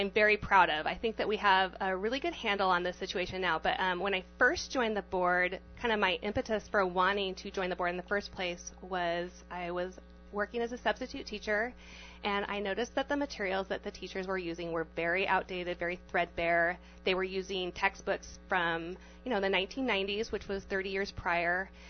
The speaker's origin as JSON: {"language": "English", "town": "Siletz", "region": "Oregon", "country": "United States", "tie": "born or raised there", "said": "Well, I grew up in Oregon in a very small city. Siletz, Oregon, if you've ever heard of it, has 1,000 citizens."}